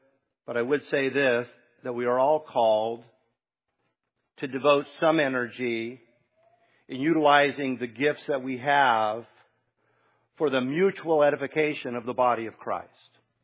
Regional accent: United States; because we're from America.

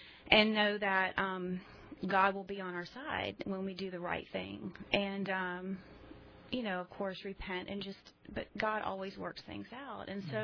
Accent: Greenville, South Carolina, United States; I grew up in the Greenville area and went to a Christian school, a wonderful Christian school, Southside Christian.

